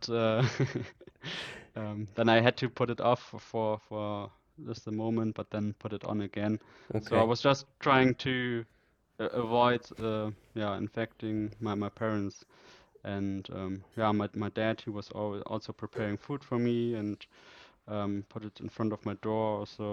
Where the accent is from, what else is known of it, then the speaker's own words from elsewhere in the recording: Bremen, Germany; English is a second language; so when with friends from Bremen, from my hometown, and when we arrived in Bremen